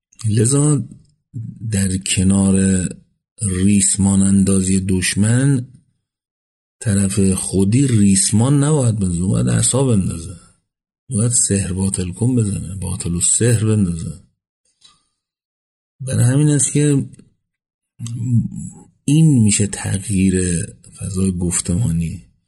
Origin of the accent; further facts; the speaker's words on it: Isfahan, Iran; من خودم اصفهانیم ولی تو شیرازی‌ها که اینو میگن